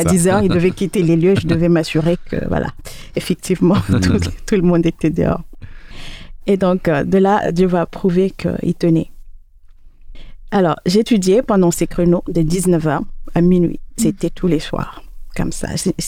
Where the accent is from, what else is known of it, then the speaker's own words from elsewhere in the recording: France; moved away as an adult; Alors je suis partie de la France pour un pays complètement étranger pour moi